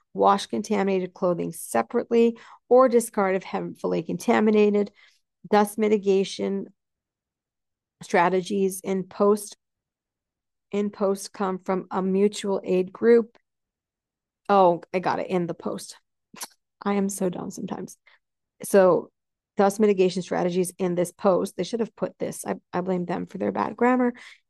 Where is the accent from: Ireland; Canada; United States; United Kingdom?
Canada; The reason I don't know if it's called a governor or a senator is because I'm Canadian. So I go by like mayor and premier.